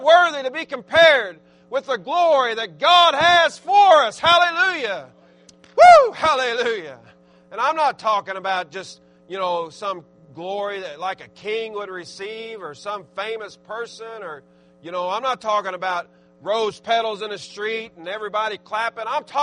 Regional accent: Arkansas, United States; I mean, and I'm from Arkansas.

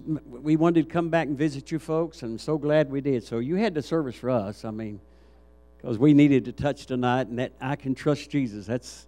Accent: Tennessee, United States; born there; I'll tell you, I was born in Tennessee, and a large family, and you got to get in and get it.

